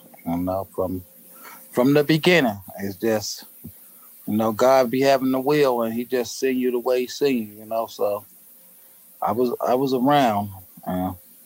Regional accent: Chicago, Illinois, United States; because at the end of the day, I'm from Inglewood, Chicago. Y'all go look that up.

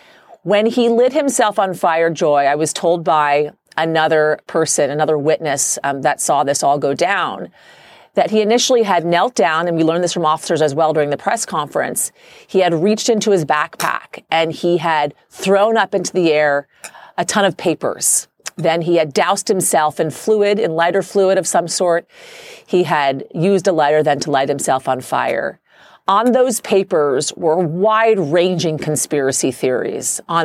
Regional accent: New York, United States; you would never imagine seeing in downtown Manhattan, in my hometown

